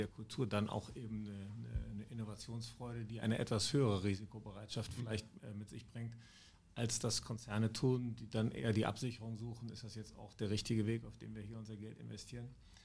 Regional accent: Rhineland, Germany; Ich bin Rheinländer, also gebürtig und aufgewachsen.

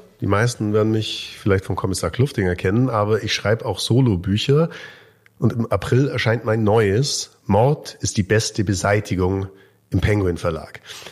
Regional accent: Bavaria, Germany; Ich komme ja aus dem Allgäu.

